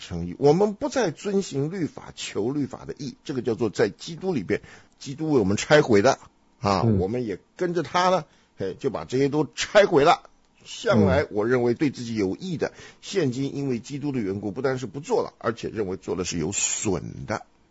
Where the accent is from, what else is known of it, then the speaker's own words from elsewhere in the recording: Henan, China; 我可以讲，你不能讲，因为我是河南人。